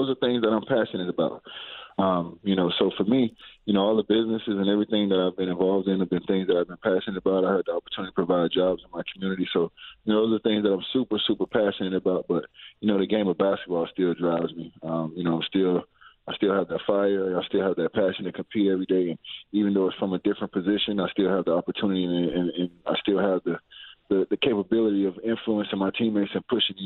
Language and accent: English; Florida, United States; growing up in South Florida, I'm a diehard Dolphin fan.